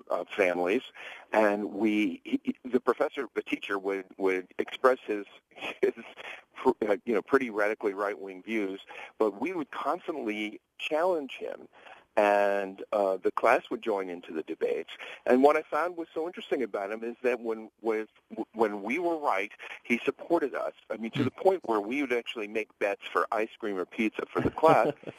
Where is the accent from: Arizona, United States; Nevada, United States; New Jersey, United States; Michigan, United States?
Nevada, United States; Las Vegas; I grew up in Las Vegas in the 50s to the 60s, and it was a very right-wing town.